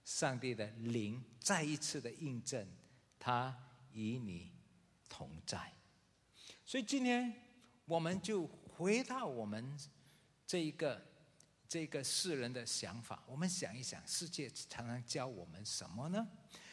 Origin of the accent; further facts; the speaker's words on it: Singapore; 你再调皮的话我们以前小时候在新加坡是那个包头的要来抓你。